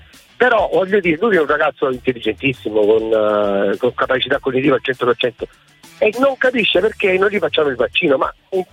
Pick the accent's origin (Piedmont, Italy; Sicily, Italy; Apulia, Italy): Sicily, Italy; io sono siciliano, io vivo a Messina.